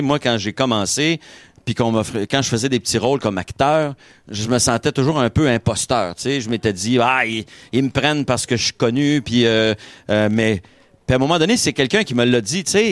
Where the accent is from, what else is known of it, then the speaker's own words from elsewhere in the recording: Quebec, Canada; on est des Québécois dans cette pièce-là.